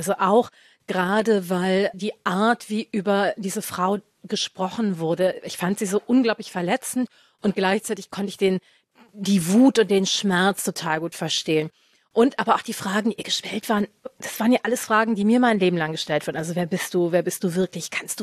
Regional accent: Germany; born there; Also ich bin in Deutschland geboren, irgendwie trotzdem, als ich auf die Welt gekommen bin, war das Wort für Leute wie mich Ausländerin

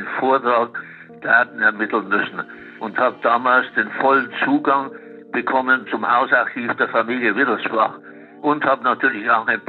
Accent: Munich, Bavaria, Germany; ich bin in Nymphenburg aufgewachsen

